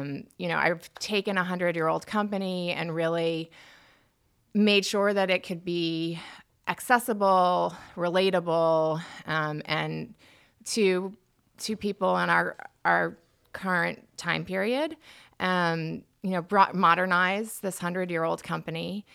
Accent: St. Louis, Missouri, United States; I'm from St. Louis, Missouri, but I've definitely grown up almost like an Army brat. My father worked for McDonnell Douglas. We traveled all over the country.

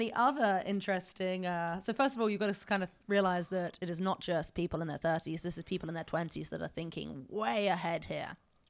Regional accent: England, United Kingdom; As you can tell, guys, I'm English, and so always like to think with a global mind.

